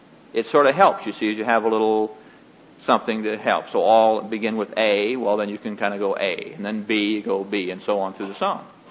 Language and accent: English; Neola, Iowa, United States; I was born in Persia, Iowa, and raised down here in Neola.